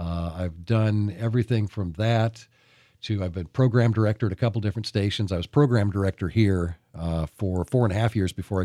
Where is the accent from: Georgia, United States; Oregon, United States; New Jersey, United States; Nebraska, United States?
Oregon, United States; Glide; also born or lived in Salem; I was at Glide at the time, outside of Roseburg. I was born in Salem, moved to Glide, my family, when we were in fifth grade.